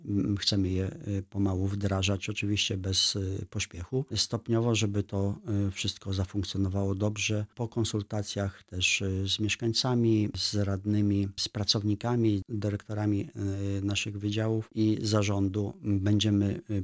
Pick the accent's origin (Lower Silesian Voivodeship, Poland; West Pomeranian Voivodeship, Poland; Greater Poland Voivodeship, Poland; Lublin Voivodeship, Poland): Lower Silesian Voivodeship, Poland; Smolec; pochodzę akurat ze Smolca